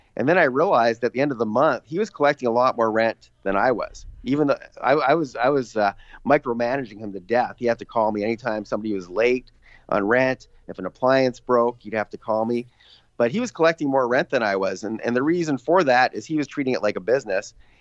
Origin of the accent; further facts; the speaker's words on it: Canada; I'm Canadian